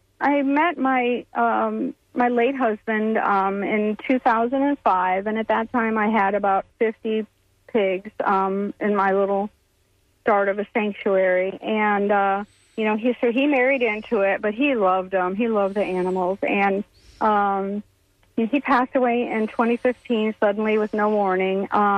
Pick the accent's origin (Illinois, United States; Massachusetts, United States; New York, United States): Illinois, United States; up in Illinois, up by the Chicago area, the suburbs of Chicago.